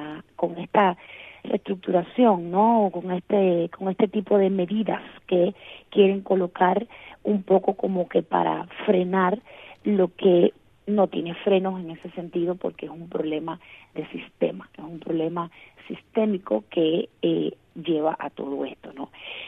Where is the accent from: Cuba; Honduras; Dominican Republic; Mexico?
Cuba; y también como cubana dentro de Cuba